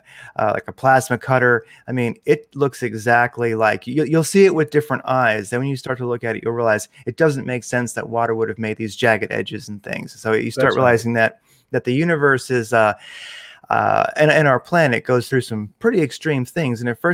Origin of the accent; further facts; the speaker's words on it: Wilmington, Delaware, United States; and I grew up in Wilmington, Delaware, so that area was pretty darn close to where I was.